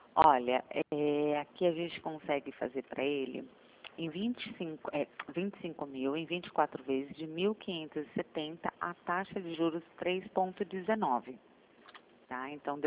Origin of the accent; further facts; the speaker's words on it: Sorocaba, São Paulo, Brazil; Eu sou de Sorocaba.